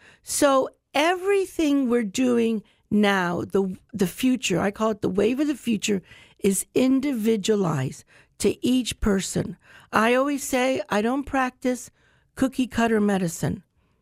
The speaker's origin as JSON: {"language": "English", "region": "New York", "country": "United States", "tie": "born there", "said": "Oh, actually, I was born in New York, but mis padres son de Cuba. My parents are from Cuba."}